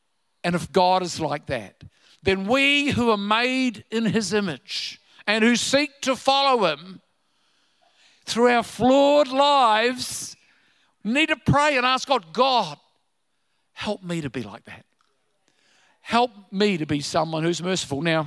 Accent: New Zealand; Now, I'm a New Zealander. Have we got any Kiwis?

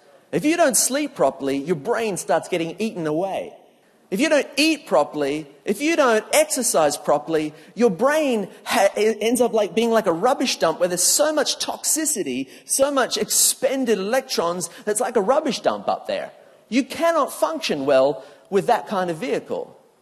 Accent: Queensland, Australia; I come from Queensland, man.

